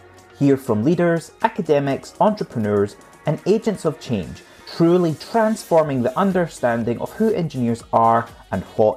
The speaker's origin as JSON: {"language": "English", "town": "Edinburgh", "region": "Scotland", "country": "United Kingdom", "tie": "born or raised there", "said": "I grew up in Edinburgh, outside of Edinburgh"}